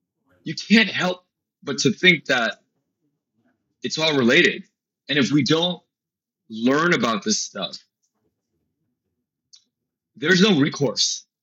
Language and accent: English; United States; It's this stuff is starting to weigh down on me as an American.